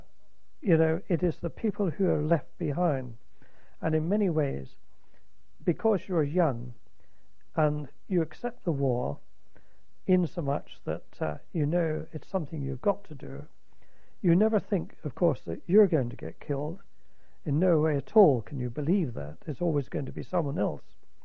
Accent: Plymouth, South West England, United Kingdom; because I come from Plymouth, my mother saw me off at the station

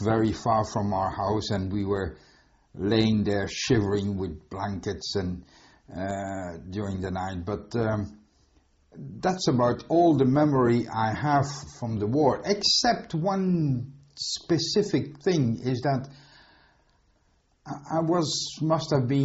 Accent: Leuven, Flanders, Belgium; born there; first language Flemish/French; English is a second language; I was born in Leuven, that is Belgium, and I was born the 19th of September in 1935.

